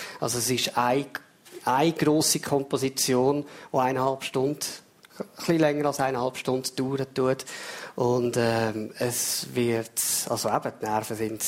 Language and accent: German; Stanz, Austria; accent: Stanz dialect; Das war auch noch spannend, mal im Stanzer Dialekt zu schreiben. Ich habe ja nicht irgendeinen reinen Dialekt